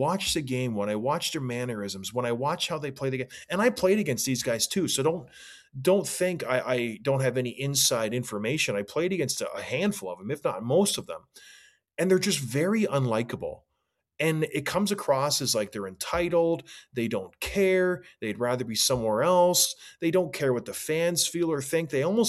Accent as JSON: {"language": "English", "town": "St. Catharines", "region": "Ontario", "country": "Canada", "tie": "born or raised there", "said": "I grew up in St. Catharines, so I grew up watching the Leafs, hating the Leafs."}